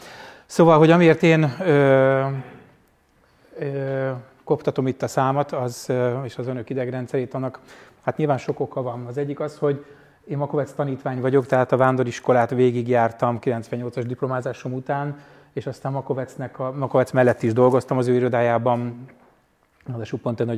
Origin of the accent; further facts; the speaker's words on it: Budapest, Hungary; én mondjuk úgy, hogy fővárosi építész vagyok, bár már néhány éve Szentendrén lakom családommal.